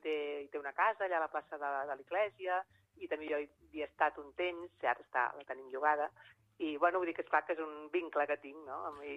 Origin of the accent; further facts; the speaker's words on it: Girona, Catalonia, Spain; born there; Jo he nascut a Girona, el meu pare era de Vilanova i la Geltrú, i va venir a Girona perquè treballava a Hisenda, el van destinar aquí